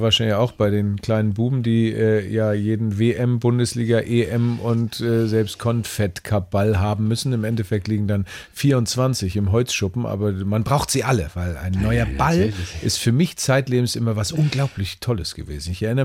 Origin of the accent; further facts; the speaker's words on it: Kiel, Schleswig-Holstein, Germany; Und natürlich bin ich ja ein Kieler